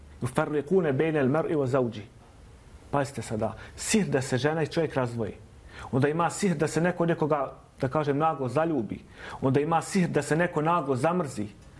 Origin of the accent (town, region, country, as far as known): Bosnia & Herzegovina